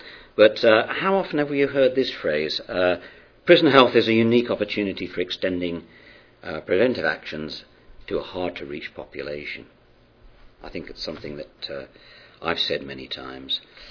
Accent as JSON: {"language": "English", "region": "Scotland", "country": "United Kingdom", "tie": "born or raised there", "said": "I was brought up in Scotland."}